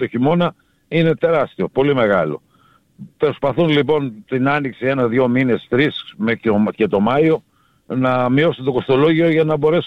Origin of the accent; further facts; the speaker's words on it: Thessaly, Greece; Εγώ είμαι από τη Μαγνησία.